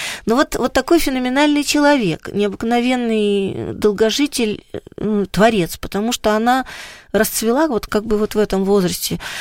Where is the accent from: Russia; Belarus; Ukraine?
Ukraine; Putyvl, Sumy Oblast; Но я выросла в Путивле